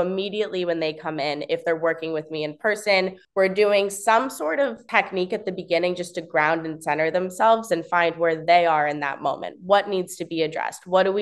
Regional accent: New Jersey, United States; now in Florida, United States; I'm from New Jersey, but I've lived in Florida, South Florida now on and off for about 7 years.

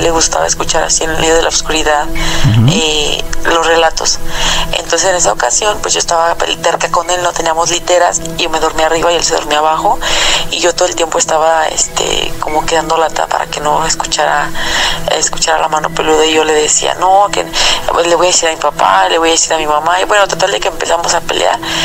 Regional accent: Guanajuato, Mexico; soy de Guanajuato.

